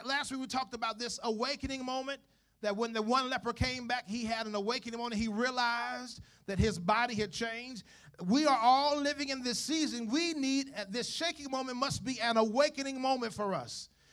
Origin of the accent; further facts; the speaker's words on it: the South, United States; I was raised in the South and Dixieland.